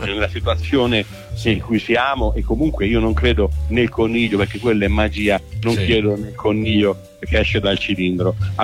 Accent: Fossato di Vico, Umbria, Italy; Io sono originario di Purello di Fossato di Vico.

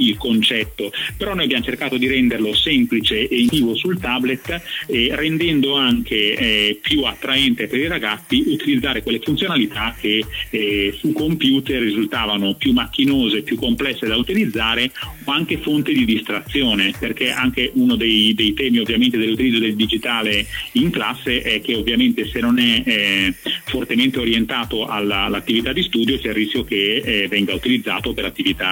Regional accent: Milan, Lombardy, Italy; anche se io sono di Milano

